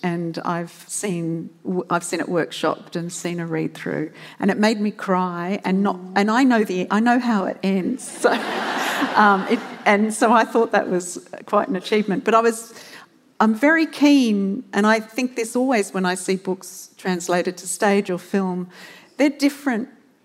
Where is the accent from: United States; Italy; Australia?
Australia; Adelaide, South Australia; now in United Kingdom; Muriel Matters was a woman from Adelaide, my hometown, and she actually was quite instrumental in the suffrage movement in the UK.